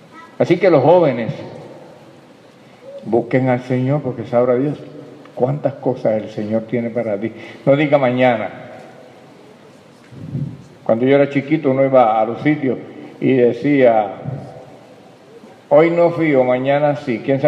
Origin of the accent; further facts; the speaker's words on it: Caguas, Puerto Rico; yo he oído un testimonio en mi país, ¿verdad? Yo vengo de la capital del mundo, de Caguas